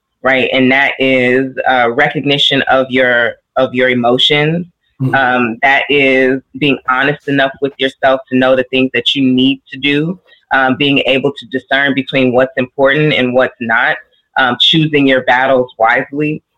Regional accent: United States; not just for me and who I am as an American, but also me and who I am as a Nigerian

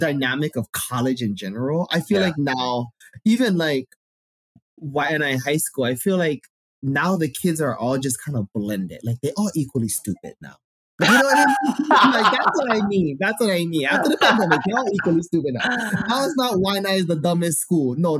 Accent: Waianae, Hawaii, United States; now that you found that I'm from Waianae and I'm a college graduate.

